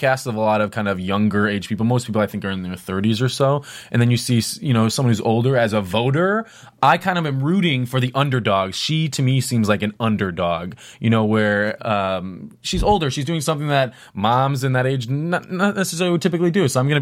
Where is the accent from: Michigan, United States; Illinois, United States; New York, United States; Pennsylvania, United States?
Illinois, United States; Chicago; I'm from the Chicagoland area, and whenever I talk to my mom about contestants on these shows, that's the guy she's going to love.